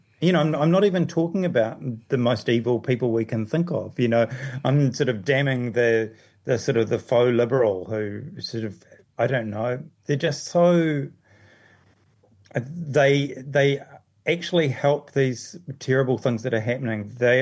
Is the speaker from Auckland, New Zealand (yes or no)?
no; Dunedin, Otago, New Zealand; Brockville, the suburb that I used to look across from in my hometown in Dunedin.